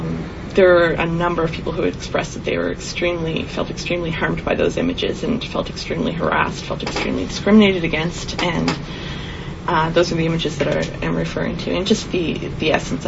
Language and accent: English; Canada; I think that we have the right as Canadian citizens to be free from hate speech